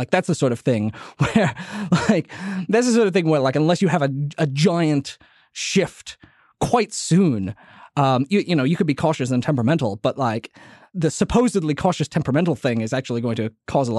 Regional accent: New Orleans, Louisiana, United States; When I see in my hometown of New Orleans, so many homeless people living in the French Quarter

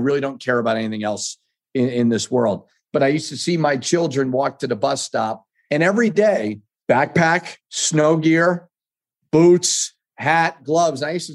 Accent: New England, United States; I remember the first time it snowed because I'm from New England and it snows and then it melts.

